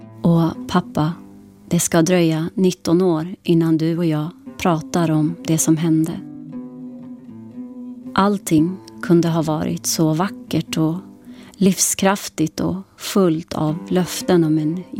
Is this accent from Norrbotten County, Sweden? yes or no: no; Morgongåva, Uppsala County, Sweden; Swedish is a second language; Hon var min bästa vän under uppväxten i Morgongåva. Vi blev vänner innan jag ens kunde prata svenska ordentligt.